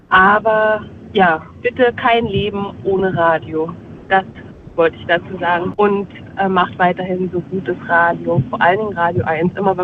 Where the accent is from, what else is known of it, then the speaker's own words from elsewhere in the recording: Brandenburg, Germany; Ich bin Jahrgang 88 in Brandenburg aufgewachsen